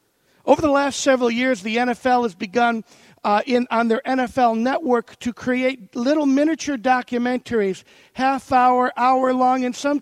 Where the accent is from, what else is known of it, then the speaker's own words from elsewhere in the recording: Buffalo, New York, United States; born there; I was born in 1966 in Buffalo, New York. I was born a Roman Catholic and a Buffalo Bills fan, and not necessarily in that order.